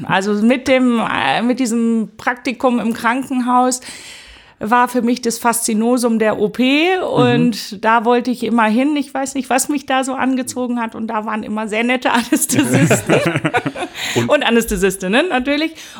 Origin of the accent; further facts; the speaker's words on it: Mettmann, North Rhine-Westphalia, Germany; also born or lived in Essen; Und dann aber in Mettmann im Rheinland aufgewachsen. Bin dann zum Studium nach Würzburg gegangen, habe dort und in München dann zu Ende studiert.